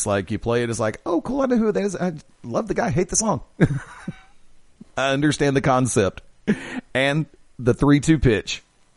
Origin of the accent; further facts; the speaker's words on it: Alabama, United States; Ain't no could be about it. I'm from Alabama.